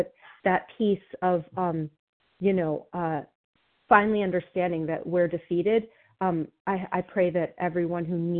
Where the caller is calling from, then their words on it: New Jersey, United States; I'm from New Jersey, and I'm recovered for today.